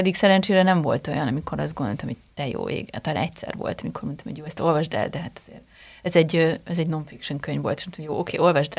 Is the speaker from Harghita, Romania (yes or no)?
no; Cluj-Napoca, Cluj County, Romania; moved away; főleg amíg még Kolozsváron éltünk, mert amikor eljöttünk, ott kellett hagyni egy részét a könyvtárnak